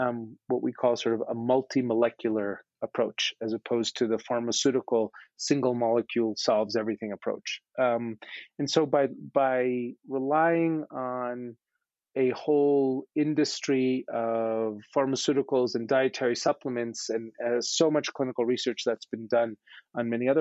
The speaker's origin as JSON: {"language": "English", "region": "New York", "country": "United States", "said": "I'm a New Yorker. I'm impatient."}